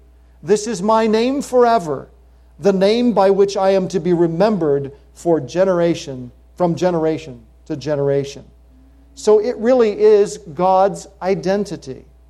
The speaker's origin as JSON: {"language": "English", "region": "New York", "country": "United States", "tie": "born or raised there", "said": "Back in high school, we had a girl on our bus in my hometown in upstate New York"}